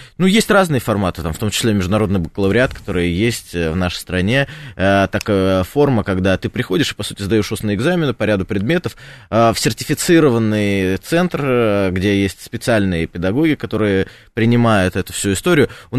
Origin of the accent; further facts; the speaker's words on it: Voronezh, Voronezh Oblast, Russia; Я сам из Воронежа.